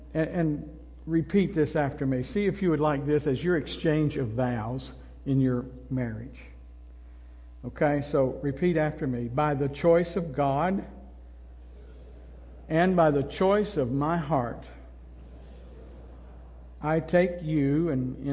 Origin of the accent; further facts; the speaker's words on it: Kentucky, United States; Now, I know that's not proper English, but we were raised in Kentucky.